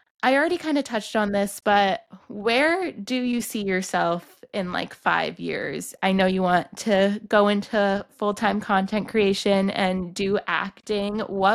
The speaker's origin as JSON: {"language": "English", "town": "Boston", "region": "Massachusetts", "country": "United States", "tie": "born or raised there", "said": "especially because I grew up in Boston, which is like literally the opposite side of the world, or not the world, the country from LA."}